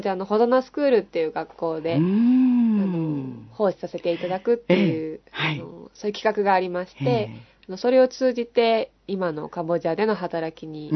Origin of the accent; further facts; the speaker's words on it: Mie, Japan; born there; の伊賀市という、山に囲まれた、忍者とですね、あと松尾芭蕉が有名なところで生まれました。